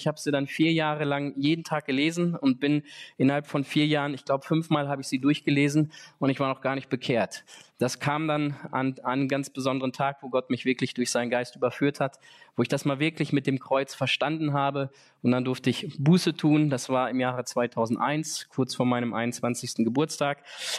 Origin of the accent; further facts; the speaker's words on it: Espelkamp, North Rhine-Westphalia, Germany; Ich komme aus Espelkamp, bin dort in dieser Stadt geboren und aufgewachsen.